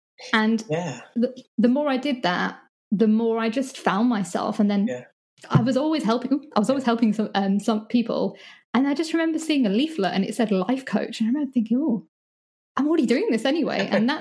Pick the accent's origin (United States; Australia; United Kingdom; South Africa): United Kingdom; born there; So growing up in the UK, so I'm born to Indian parents. Both my parents are immigrants who came to the UK in like the early 60s. Okay. But so I'm British born.